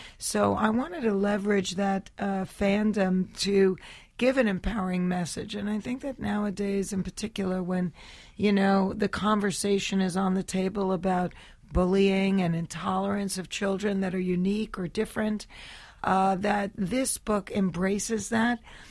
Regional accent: Flushing, New York, United States; Flushing, Queens.

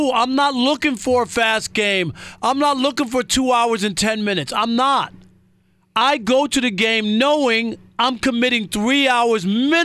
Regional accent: New York, United States; when I was a kid growing up in New York, it would be a treat for the Mets to be on.

